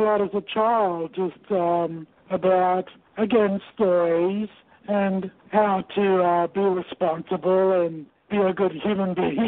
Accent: Papua New Guinea; Growing up in Papua New Guinea was a wonderful experience. My family and I lived there for about 7 or 8 years. We lived there during the progress to independence from Australia.

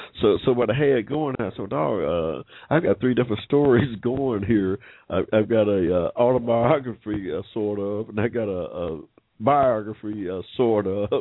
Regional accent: Georgia, United States; Now, like I said, I'm from Georgia. I was born here in 1945

